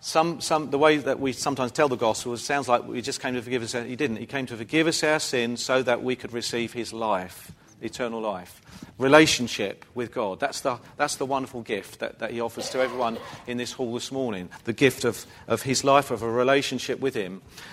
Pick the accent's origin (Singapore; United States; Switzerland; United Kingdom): United Kingdom; England; We're English, some of us are English anyway, and part of our English heritage is that we tend to be quite quiet and shy and reserved.